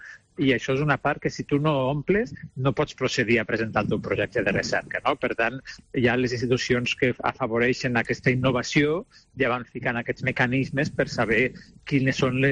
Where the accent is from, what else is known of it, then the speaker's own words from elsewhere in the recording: Lleida, Catalonia, Spain; jo sóc de Lleida, no?, amb un territori molt dispers